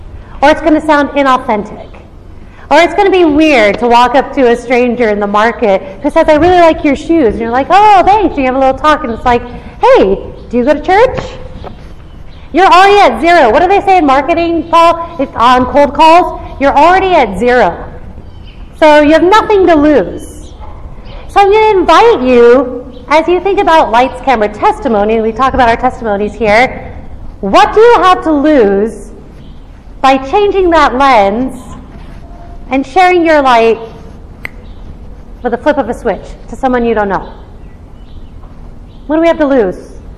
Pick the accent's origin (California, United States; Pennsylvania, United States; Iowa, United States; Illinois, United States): California, United States; Los Angeles; I grew up in Los Angeles, where you go to the airport, and I used to love the Hare Krishnas.